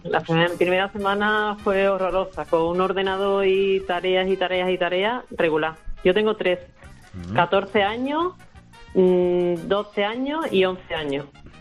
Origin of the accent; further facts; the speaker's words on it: Seville, Andalusia, Spain; Yo soy de Sevilla.